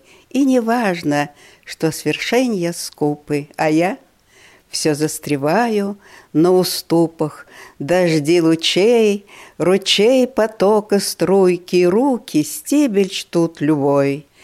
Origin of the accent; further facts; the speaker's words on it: Siberia, Russia; now in Daugavpils, Latvia; я сибирячка, родилась в предгорьях Саян, и мы с Сильвой учились в одной маленькой деревенской школе